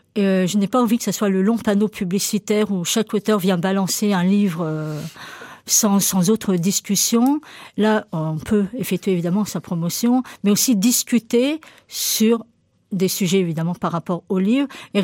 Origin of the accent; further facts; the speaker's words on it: Normandy, France; la Normandie. Je suis normande, donc c'était plaisant de parler aussi de son pays.